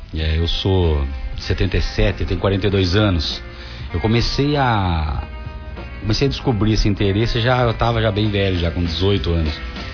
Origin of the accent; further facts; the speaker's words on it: Itapira, São Paulo, Brazil; Sou de Itapira